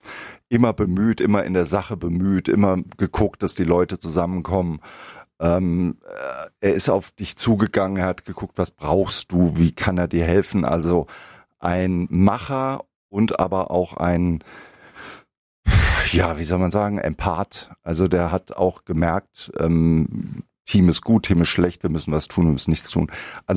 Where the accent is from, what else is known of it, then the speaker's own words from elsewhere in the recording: Wiesbaden, Hesse, Germany; now in Heidelberg, Germany; In Wiesbaden bin ich aufgewachsen. Ich habe hier so viel erlebt als Kind im Dichterviertel und in Aurod.